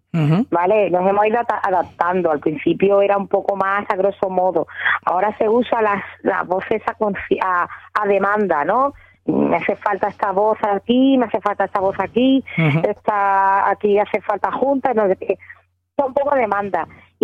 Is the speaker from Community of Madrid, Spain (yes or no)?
no; Cádiz, Andalusia, Spain; vivimos en San Fernando. Pero bueno, decimos somos de Cádiz y ya está.